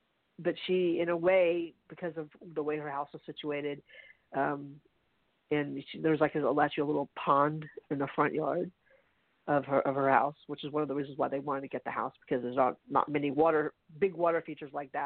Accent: the South, United States; I'm the one from the South

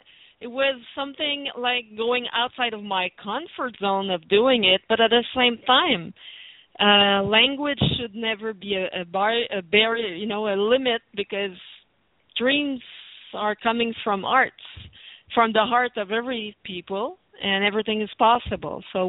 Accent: Quebec, Canada; first language French; English is a second language; My hardest thing was maybe to deliver it in English, because my first language was in French, is French. So in Quebec

